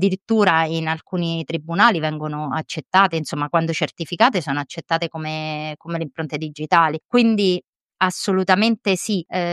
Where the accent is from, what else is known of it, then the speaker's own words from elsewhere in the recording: Rome, Lazio, Italy; Sì, romani, sono romana, quindi assolutamente.